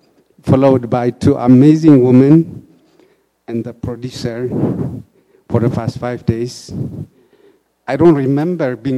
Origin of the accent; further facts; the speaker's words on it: Ethiopia; born there; Spanish is a second language; Nací en Ethiopia.